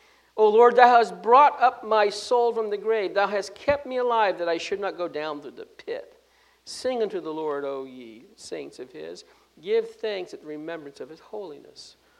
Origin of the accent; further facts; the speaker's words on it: United States; we as an American public, and sometimes we as believers, are not thankful for how good God has been to us